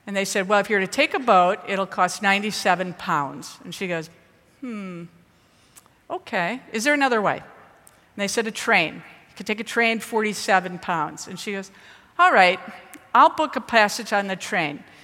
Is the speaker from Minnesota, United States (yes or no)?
yes; Minneapolis, Minnesota, United States; And so even though I'm from Minneapolis, I often will, you know, I'm driving down the street and I'm like, click